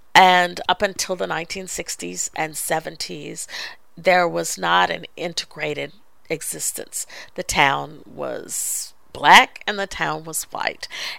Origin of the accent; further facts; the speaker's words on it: Fort Smith, Arkansas, United States; One was called Growing Up in Fort Smith, and the other, Fort Smith is my hometown.